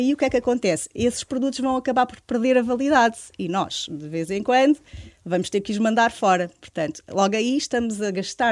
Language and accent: Portuguese; Alentejo, Portugal; moved away as an adult; now in Lisbon, Portugal; tenho 42 anos, vivo em Lisboa, mas sou alentejana. Vim para Lisboa aos 26 anos